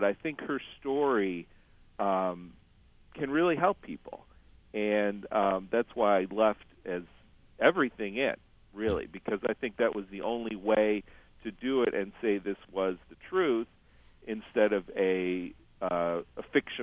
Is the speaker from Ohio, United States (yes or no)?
yes; Cleveland, Ohio, United States; I mean, I'm from Cleveland, and we complain when we have to drive 1,000 miles to Disney World